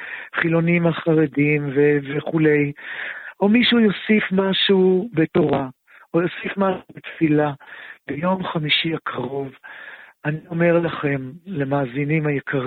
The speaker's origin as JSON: {"language": "Hebrew", "town": "Bnei Brak", "region": "Tel Aviv District", "country": "Israel", "tie": "born or raised there", "said": "אני יליד בני ברק, גדלתי בבני ברק"}